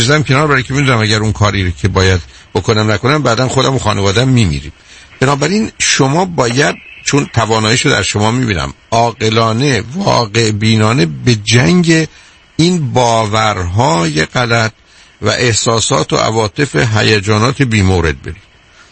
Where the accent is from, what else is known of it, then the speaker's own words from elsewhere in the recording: Iran; born there; ما در ایران متولد شدیم و فارسی بلدیم ولی انگلیسی بلد نیستیم